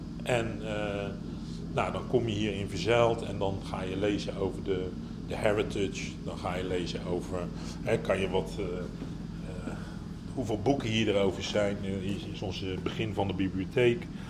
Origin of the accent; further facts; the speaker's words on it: Netherlands; Ik kom uit Nederland, ik reis afhankelijk van hoe het nodig is.